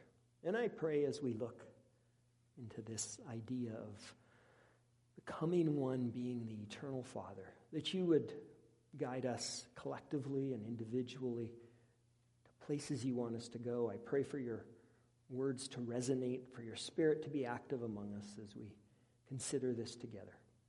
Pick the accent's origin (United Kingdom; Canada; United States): Canada; Red Deer, Alberta; I grew up just outside of Red Deer in a context that feels very familiar to rural Alberta, to Westlock. I grew up in a small church that feels a lot like this congregation